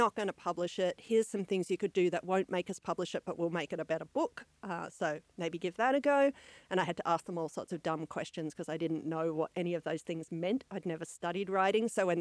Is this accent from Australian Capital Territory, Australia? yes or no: yes; Canberra, Australian Capital Territory, Australia; moved away as an adult; also born or lived in San Francisco; now in Melbourne, Australia; I grew up in Canberra where that was not a thing. And I lived there till I was 27 and then moved to San Francisco